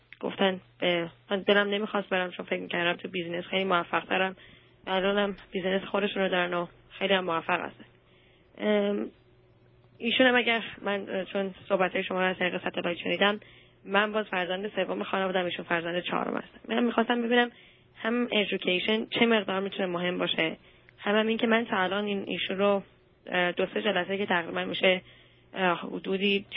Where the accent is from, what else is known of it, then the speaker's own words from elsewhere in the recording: Iran; moved away as an adult; من اینجا که هستم 4 سال از ایران اومدم، 24 سالم است.